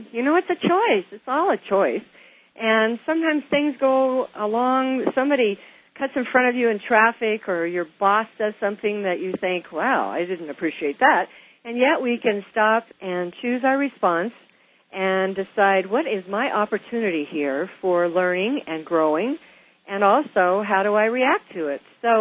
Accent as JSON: {"language": "English", "town": "Bellevue", "region": "Washington", "country": "United States", "tie": "born or raised there", "said": "And, of course, Bellevue is my hometown, and that's where I sold real estate for many, many years."}